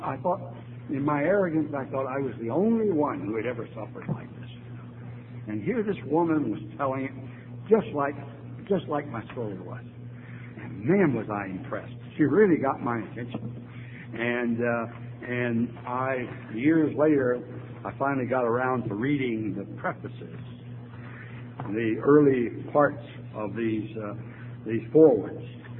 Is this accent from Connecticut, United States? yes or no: no; San Francisco, California, United States; So I said, I'm from San Francisco. Put me through to San Francisco.